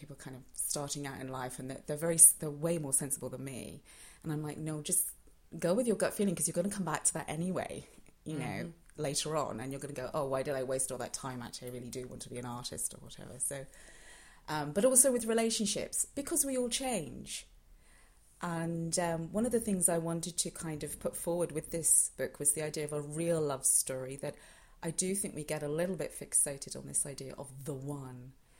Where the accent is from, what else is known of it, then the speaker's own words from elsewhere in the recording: Ireland; I'm Irish and I love the west of Ireland